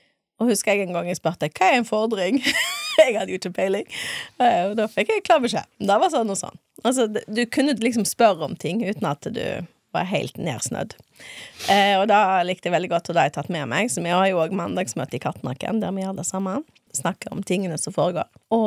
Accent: Stord, Vestland, Norway; Jeg er jo fra Stord, født og oppvokst her. Var jo mange år vekke, og så kom jeg hjem igjen

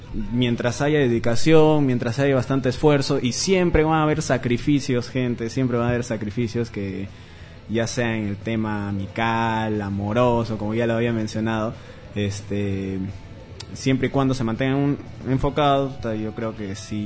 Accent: Iquitos, Loreto, Peru; La verdad es que Iquitos es... Yo amo bastante mi tierra.

